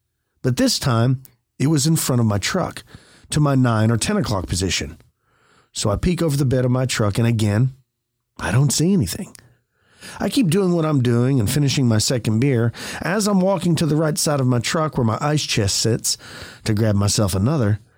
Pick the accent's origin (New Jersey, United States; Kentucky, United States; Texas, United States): Texas, United States; Hebbronville; I hauled my butt back into my hometown of Hebronville, Texas, which is 30 or 40 minutes drive from my ranch.